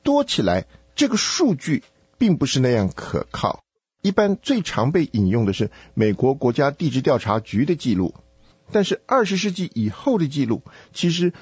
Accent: China; 因为我们从中国来嘛，对中东的地方的文化历史不是这么熟悉，

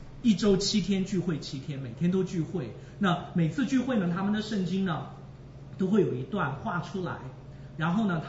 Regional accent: Ma'anshan, Anhui, China; 我们那里的因为是钢铁城市，我的家乡是安徽马鞍山，马鞍山就是大家可能学中学地理的时候都会学到的一个钢铁城市，所以我们家乡是产铁，现在不产铁了，铁矿差不多完了。

